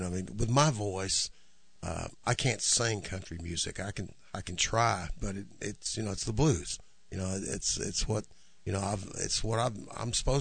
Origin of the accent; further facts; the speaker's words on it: Belton, Texas, United States; also born or lived in Fort Ord / Killeen; I did grow up in Belton. I was born in Fort Ord, California.